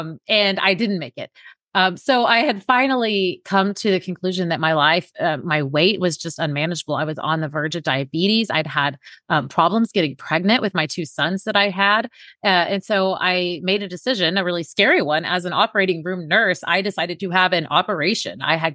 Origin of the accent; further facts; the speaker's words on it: Oklahoma, United States; born there; I was born in Oklahoma in the Bible Belt, where we eat a lot of Southern cooking and a lot of fried food